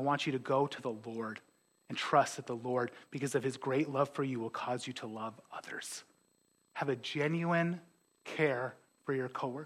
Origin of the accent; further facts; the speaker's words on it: Ellendale, North Dakota, United States; My hometown, Ellendale, North Dakota, it's also where my college is at, Trinity Bible College. It's a small town